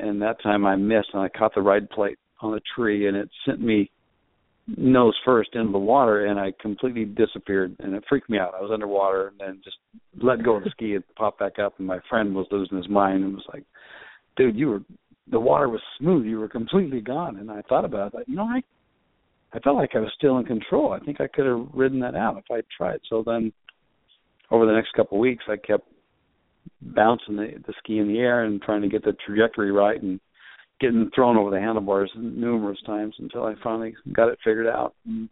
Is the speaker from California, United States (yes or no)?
yes; Rio Linda, California, United States; I grew up in the Sacramento area in Rio Linda, and lived all around that area